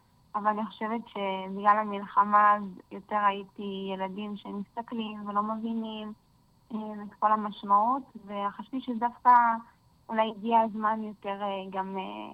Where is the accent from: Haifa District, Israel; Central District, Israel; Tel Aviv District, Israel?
Central District, Israel; Lod; born there; לא, נולדתי בלד, ולפני בערך 10 שנים עברתי לשומרון.